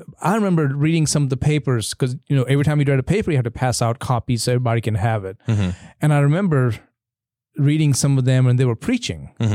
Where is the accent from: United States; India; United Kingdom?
India; because already growing up in India as a Christian, I was already partial